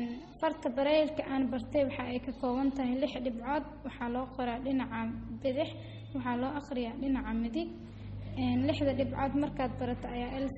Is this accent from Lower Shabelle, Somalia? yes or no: yes; Lower Shabelle, Somalia; born there; Runtii waxaan ku dhashay gobolka Shabeellaha Hoose